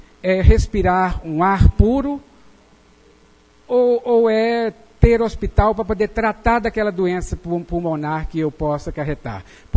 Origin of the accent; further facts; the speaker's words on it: Belo Horizonte, Minas Gerais, Brazil; now in São Gonçalo do Bação, Brazil; Eu nasci em São Gonçalo do Bação, moro em São Gonçalo do Bação agora desde 1995. Antes eu morava em Belo Horizonte, tive a oportunidade de, aos 7 anos, sair de São Gonçalo, porque minha família foi para lá.